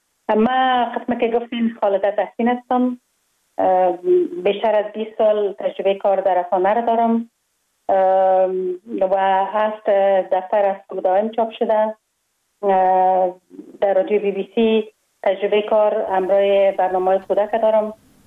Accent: Kabul, Afghanistan; من خوشبختانه در یک خانواده روشن فکر به دنیا آمدم. در شهر کابل در محله کوتی سنگی تولد شدم.

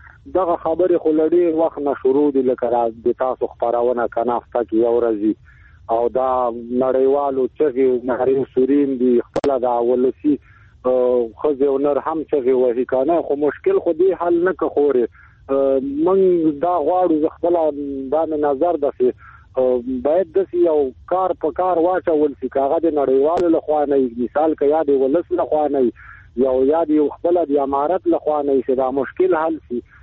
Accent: Afghanistan; زه افغان مهاجر يم، کډلی زدران يم

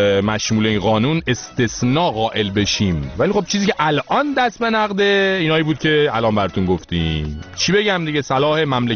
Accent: Iran; به عنوان یه ایرانی

